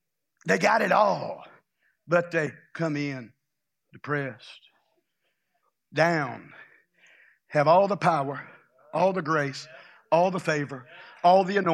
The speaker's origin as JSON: {"language": "English", "region": "Louisiana", "country": "United States", "said": "You know, I'm from Louisiana. We call it Tabasco."}